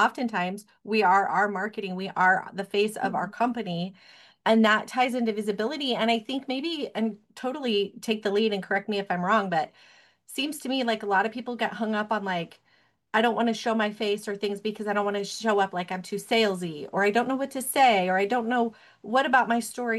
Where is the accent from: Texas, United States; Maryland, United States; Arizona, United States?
Arizona, United States; Like, I grew up in Arizona, so we had a house in Mexico. I spent a lot of time there.